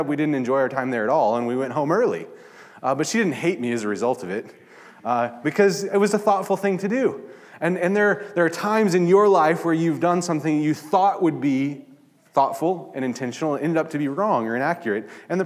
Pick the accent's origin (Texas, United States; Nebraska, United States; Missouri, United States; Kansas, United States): Kansas, United States; I grew up in the Midwest, in Kansas in particular, and there are lots of cattle farms in Kansas